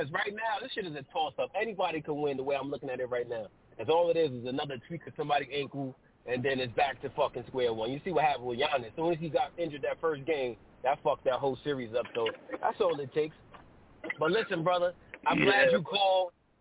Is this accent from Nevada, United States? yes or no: no; Queensbridge, New York, United States; you know, I'm from Queensbridge, and Queensbridge is connected to Brooklyn.